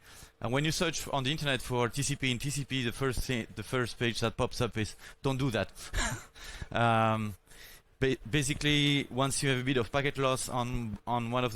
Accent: Belgium; English is a second language; I come from Belgium.

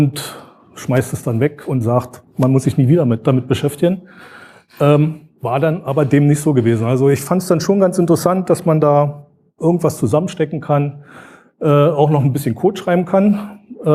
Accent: Brandenburg an der Havel, Brandenburg, Germany; Linux betreibe ich seit 1995, da könnte man jetzt mein Alter ableiten. Und ich komme aus Brandenburg, dort gibt es eine, also aus der Stadt Brandenburg

